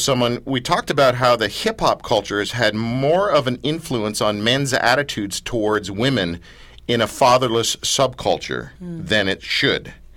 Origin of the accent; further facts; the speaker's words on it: Canada; We're Canadian. We're polite. We're nice.